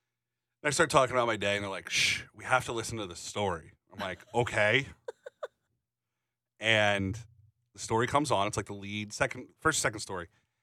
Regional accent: Philadelphia, Pennsylvania, United States; we're from Northeast Philly, whatever.

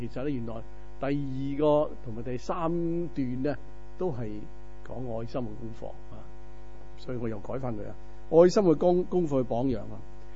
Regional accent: China; 不过其实我哋中国人咧，我哋都应该明噶吓、啊。啊，小学嘅时候啊，读书都有读过啊。我谂你要喺国内出嚟先

